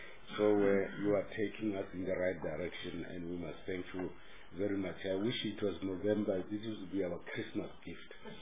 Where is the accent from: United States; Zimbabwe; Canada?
Zimbabwe; Bulawayo; You know where I come from Bulawayo.